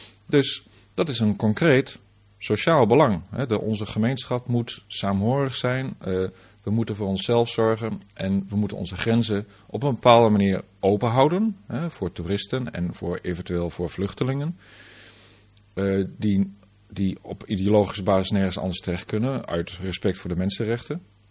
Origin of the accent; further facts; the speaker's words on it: Netherlands; Wij zijn Nederlanders en wij willen werk hebben en wij willen saamhorig zijn.